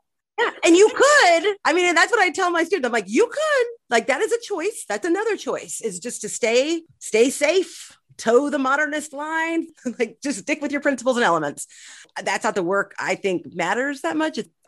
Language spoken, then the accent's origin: English; Plano, Texas, United States; like the district that I grew up in near Dallas